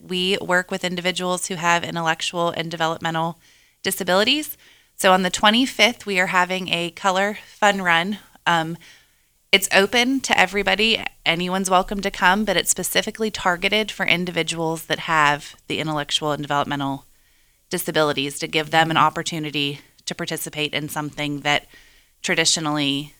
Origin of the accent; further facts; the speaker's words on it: Ripley, West Virginia, United States; I'm actually from Ripley originally